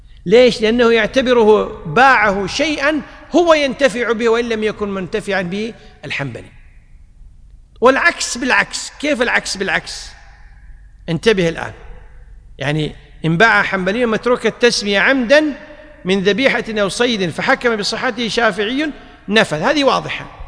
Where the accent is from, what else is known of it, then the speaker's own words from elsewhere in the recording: Egypt; فتزوج بما يسمى عندنا في مصر يسمونه العقد العرفي